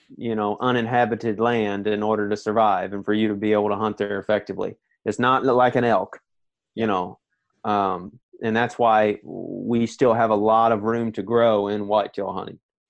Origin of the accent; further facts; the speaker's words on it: Paris, Missouri, United States; I'm from Paris, Missouri. It's a very small town in Northeast Missouri. It's a rural community.